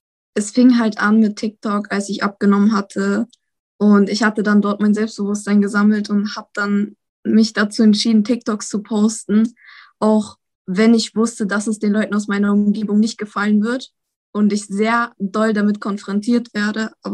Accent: Lower Saxony, Germany; Ich komme aus Niedersachsen, aus der Nähe von Hamburg.

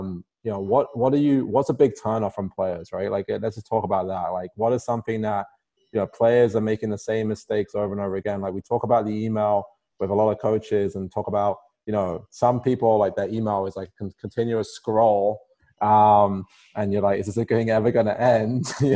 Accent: England, United Kingdom; you know, I come from England, and it's England, everything is 9,000 pounds flat rate.

